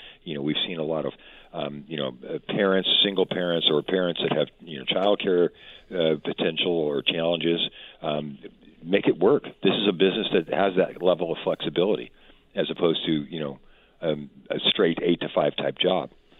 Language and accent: English; East Bay, California, United States; I felt that when I was younger growing up in the Bay Area. On the East Bay